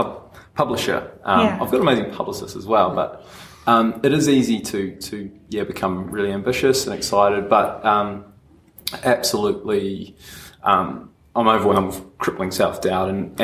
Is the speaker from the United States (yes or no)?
no; New Zealand; now in Melbourne, Australia; I'm a Kiwi originally. I moved to Melbourne about 2007. I moved back to New Zealand